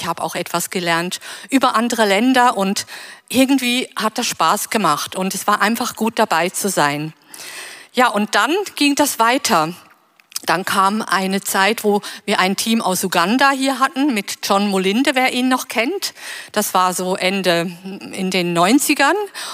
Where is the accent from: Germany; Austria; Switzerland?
Switzerland; Das hatte ich noch nie vorher, weil ich bin ja Schweizerin.